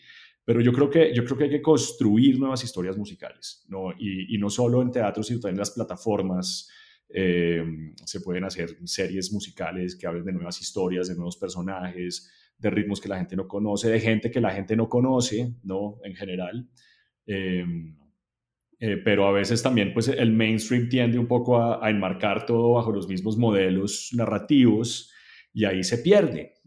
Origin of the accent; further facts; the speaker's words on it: Colombia; now in United States; Cuando uno entra al ecosistema de Estados Unidos, uno es latinoamericano, Latinx, o sí, acá yo soy colombiano